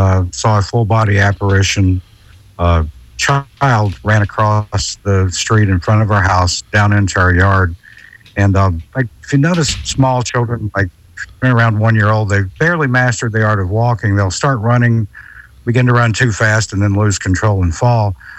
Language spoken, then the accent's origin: English; the South, United States; I grew up in the South, so there's a great oral tradition at night after it gets dark, and ghost tales, or in the Southern vernacular, boogers and haints.